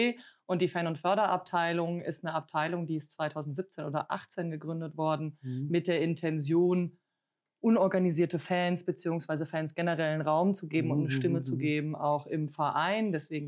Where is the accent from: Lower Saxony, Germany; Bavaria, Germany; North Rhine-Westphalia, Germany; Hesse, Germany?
Hesse, Germany; Ich komme aus dem Rhein-Main-Gebiet und bin deswegen mit der Eintracht aufgewachsen.